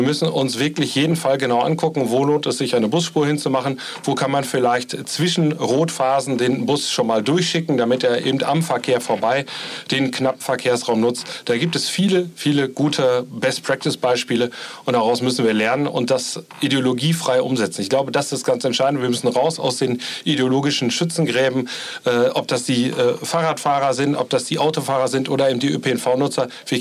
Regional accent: North Rhine-Westphalia, Germany; Das machen wir in Nordrhein-Westfalen, in meinem Heimatbundesland auch.

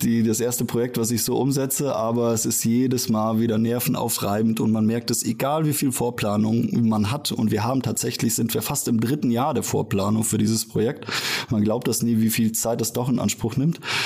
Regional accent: Fulda, Hesse, Germany; also born or lived in Ruda Śląska, Poland; Ja, ich bin geboren in Polen tatsächlich, in der Nähe von Katowice in Ruda, und bin dann kurz nach der Wende, Weihnachten 89, hier in Fulda angekomm

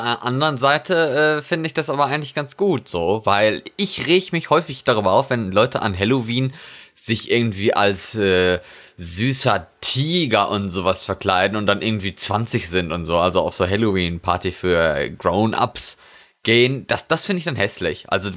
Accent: North Rhine-Westphalia, Germany; now in Norway; Bei uns in Westfalen.

